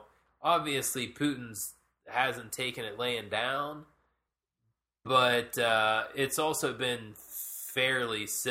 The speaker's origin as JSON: {"language": "English", "region": "Pennsylvania", "country": "United States", "tie": "born or raised there", "said": "Central Pennsylvania, you know, after I thought about it a little bit longer, I'm like, yeah, Central Pennsylvania really isn't East Coast."}